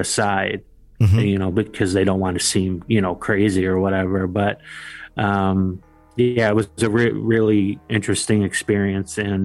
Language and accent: English; Buffalo, New York, United States; And I grew up on the Lower West Side of Buffalo, New York, which is a very historic area.